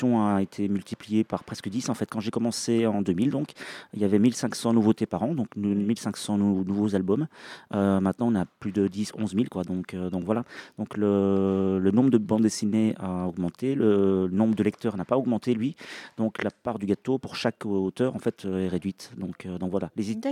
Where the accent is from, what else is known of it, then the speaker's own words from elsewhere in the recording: Paliseul, Wallonia, Belgium; Alors je viens de Belgique, pas très loin d'ici, dans les Ardennes belges, donc juste de l'autre côté de Sedan en fait, une petite commune qui s'appelle Palizel.